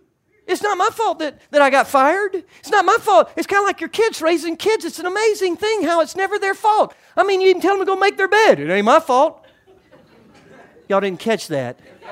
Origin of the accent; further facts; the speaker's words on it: United States; and I'm an American, but I'm in the kingdom first. I love my country, but I love the kingdom more.